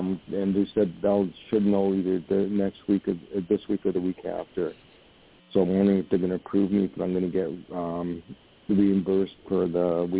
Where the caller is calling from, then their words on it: New York, United States; calling from New York.